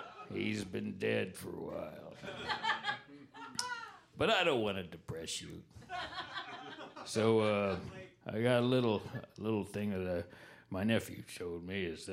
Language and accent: English; Florida, United States; also born or lived in Texas / Chicago; now in Feenburg, United States; I'm a transplant from South Florida by way of Texas to Chicago into Feenburg.